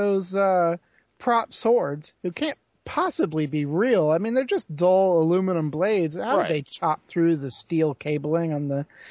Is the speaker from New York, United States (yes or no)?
no; Houston, Texas, United States; because he's from Houston, Texas, right. My hometown.